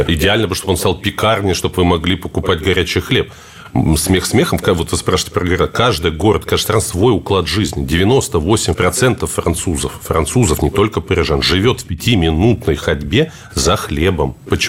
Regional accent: Nizhny Novgorod, Nizhny Novgorod Oblast, Russia; так же, как город Нижний Новгород, который, откуда я родом

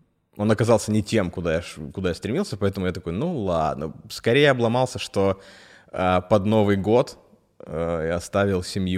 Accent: Zheleznogorsk, Kursk Oblast, Russia; я из Курской области

